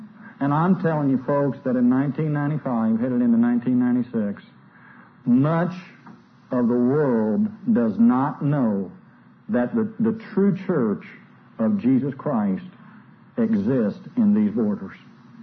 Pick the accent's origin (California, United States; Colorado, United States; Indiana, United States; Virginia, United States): Indiana, United States; I'm from Indiana.